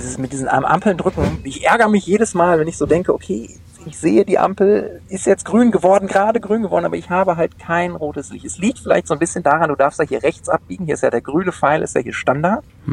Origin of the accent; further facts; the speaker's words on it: Gelsenkirchen, North Rhine-Westphalia, Germany; ich bin auch in der Stadt aufgewachsen, in Gelsenkirchen, im wunderschönen Gelsenkirchen.